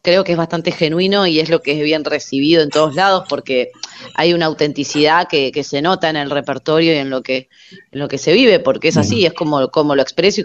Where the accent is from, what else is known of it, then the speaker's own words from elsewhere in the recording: Buenos Aires, Argentina; más de donde yo soy, que es de Buenos Aires, ¿no?